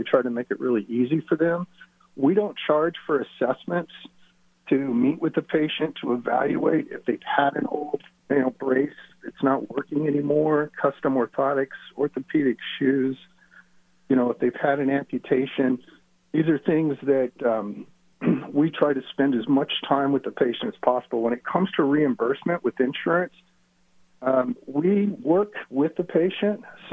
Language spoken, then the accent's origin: English; Austin, Texas, United States; Originally from Austin, Texas.